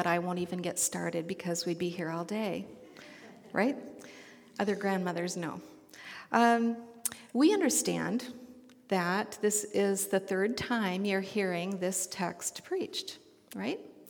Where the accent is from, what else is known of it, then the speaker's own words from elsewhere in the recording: Bellingham, Washington, United States; So as I was growing up in Bellingham, I went to Pioneer Girls Camp.